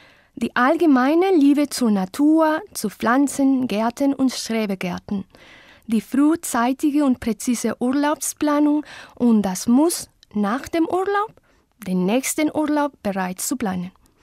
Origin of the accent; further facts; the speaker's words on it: Lima, Peru; German is a second language; Ich komme aus Lima, Peru. Ich arbeite als Spanisch- und Deutschlehrerin an der Deutschen Schule Alexander von Humboldt in Lima.